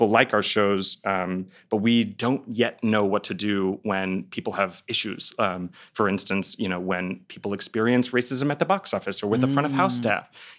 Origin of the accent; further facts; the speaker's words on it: Dallas, Texas, United States; I'm from Dallas, Texas.